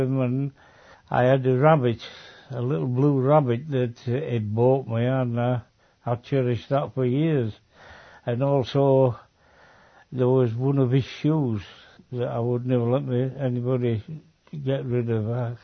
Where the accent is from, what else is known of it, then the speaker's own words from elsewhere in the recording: Sturton, Yorkshire and the Humber, United Kingdom; also born or lived in Woodlesford; I was born in 1932 in August. I was born in Woodlesford, and after my father was killed, I was taken to live with my grandmother at number 10 Ida Terrace in Sturton